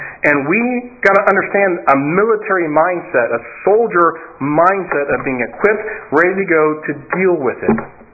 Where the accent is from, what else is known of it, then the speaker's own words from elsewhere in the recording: United States; We have dual citizenship. All right? And it's like, but the things that I see in the United States of America, my country, my home country